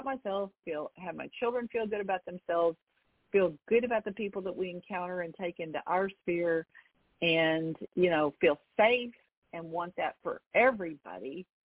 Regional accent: Arkansas, United States; also born or lived in California; that's the world that I bought into when I was, you know, a teenager growing up in Arkansas, and that's the world that I saw when I went out into the world and ended up raising my own children in California

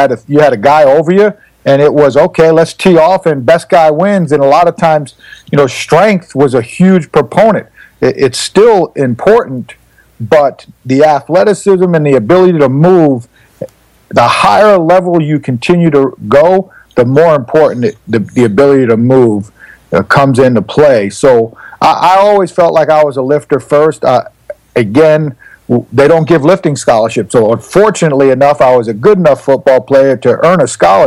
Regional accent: Inwood, New York, United States; The best part of when I grew up in Inwood, New York, I played at Lawrence High School, the same high school that my dad played with and played with my high school coach.

